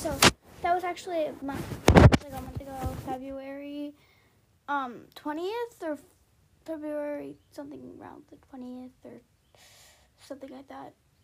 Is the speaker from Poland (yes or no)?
no; England, United Kingdom; moved away; I'm from England originally, so yeah, pretty sure I addressed that. I lost all my accent.